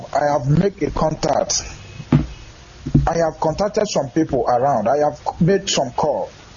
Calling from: Malaysia; I am calling from Malaysia.

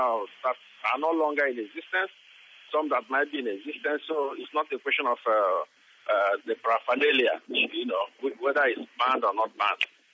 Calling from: London, United Kingdom; I'm calling from London.

